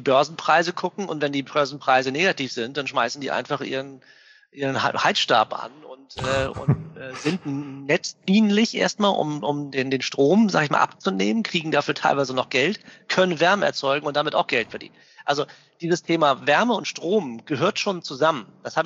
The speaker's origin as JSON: {"language": "German", "region": "Hamburg", "country": "Germany", "said": "Also wir kommen hier aus der Ecke. Ich habe lange im Ausland gelebt und als wir die Firma gründen wollten, war irgendwie klar, wir machen das in Hamburg."}